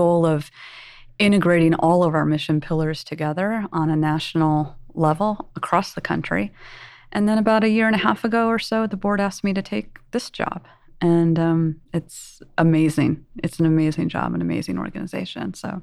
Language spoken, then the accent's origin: English; Cedar Rapids, Iowa, United States; moved away as an adult; now in Washington, United States; I actually grew up in Iowa. So I'm from Cedar Rapids, Iowa.